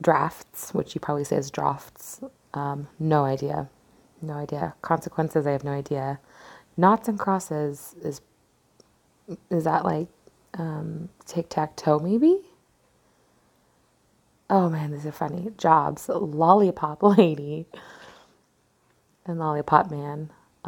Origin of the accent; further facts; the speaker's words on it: United Kingdom; accent: British; I'm sorry for my offensive British accent.